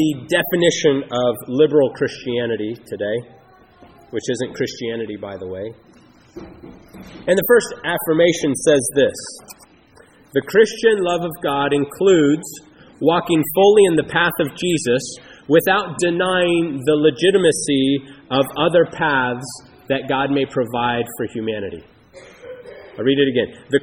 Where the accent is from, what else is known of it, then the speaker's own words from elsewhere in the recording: Phoenix, Arizona, United States; Back around 2006, there was a gathering in Phoenix, Arizona, my hometown actually.